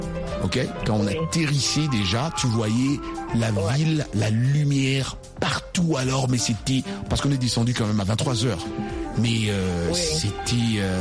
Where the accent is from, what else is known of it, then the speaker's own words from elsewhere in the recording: DR Congo; je suis congolais d'origine